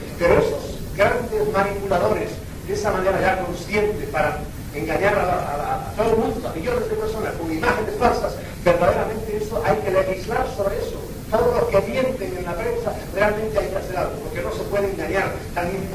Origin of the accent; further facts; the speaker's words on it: Canary Islands, Spain; Yo no soy catalana, soy canaria